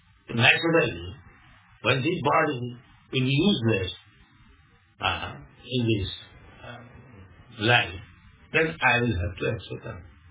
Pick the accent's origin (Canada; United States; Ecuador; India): India; You are Australian, I am thinking I'm Indian, you are thinking I'm Indian.